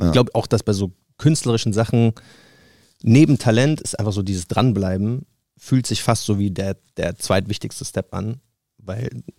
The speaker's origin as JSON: {"language": "German", "town": "Munich", "region": "Bavaria", "country": "Germany", "said": "ich komme aus München."}